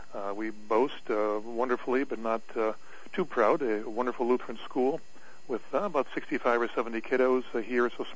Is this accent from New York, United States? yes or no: yes; Tonawanda, New York, United States; also born or lived in Midwest; I grew up about 4 miles from here. My hometown is Tonawanda, New York.